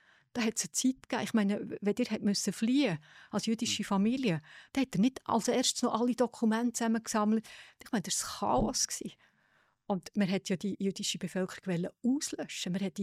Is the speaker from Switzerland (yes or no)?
yes; Aargau, Switzerland; also born or lived in Zug; Ja, also ich bin nur dort geboren. Ich bin im Kanton Aargau aufgewachsen.